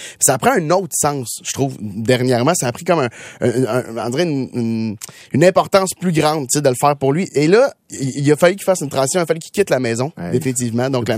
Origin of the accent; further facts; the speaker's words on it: Saint-Eustache, Quebec, Canada; Je viens de Saint-Eustache.